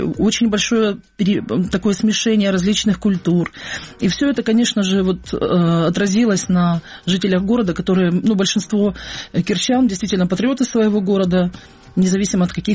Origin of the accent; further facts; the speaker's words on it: Kerch, Crimea, Ukraine; moved away as an adult; also born or lived in Simferopol; Это мой родной город, я там прожила 35 лет. То есть я приехала в Керчь с родителями из Симферополя, мне было тогда 7 лет, я пошла в первый класс. И вот 35 лет в моей жизни, большая часть, я прожила в этом городе.